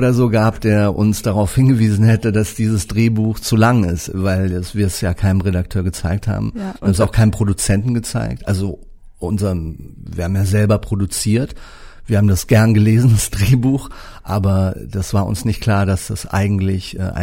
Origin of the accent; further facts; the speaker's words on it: Munich, Bavaria, Germany; now in Berlin, Germany; Also ich bin auch Münchner, der nach Berlin gegangen ist